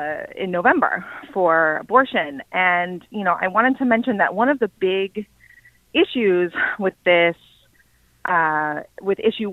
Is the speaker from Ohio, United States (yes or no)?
yes; Yellow Springs, Ohio, United States; So I grew up in Greene County in Yellow Springs, Ohio, which is similar to Athens, Ohio, where I went to college.